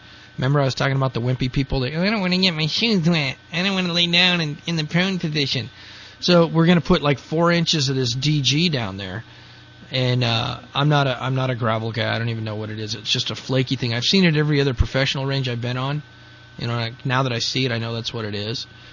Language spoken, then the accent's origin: English; Colorado, United States; now in California, United States; I'm from Colorado. When you put in a water pipe, it has to go down 5 or 6 feet because of the permafrost level and fracturing. But here in California, it's so easy.